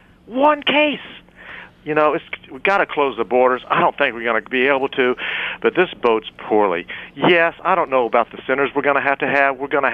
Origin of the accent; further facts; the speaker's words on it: Atlanta, Georgia, United States; Besides, I'm from Atlanta.